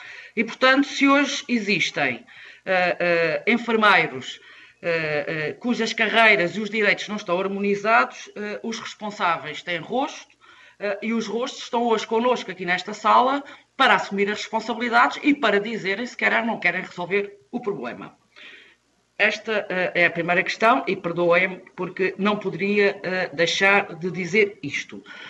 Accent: Algarve, Portugal; somos algarvios

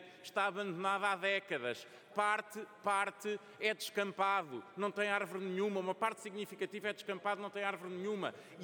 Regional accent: Carcavelos, Lisbon, Portugal; Eu cresci em Carcavelos, joguei futebol muitos anos no Grupo Esportivo de Carcavelos, que tem as suas instalações na Quinta dos Ingleses

